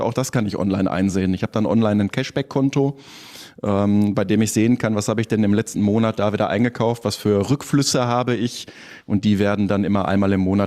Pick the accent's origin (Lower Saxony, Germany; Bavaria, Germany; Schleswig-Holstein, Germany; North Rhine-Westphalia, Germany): North Rhine-Westphalia, Germany; Dortmund; Ich komme aus Hombruch persönlich, wohne da auch.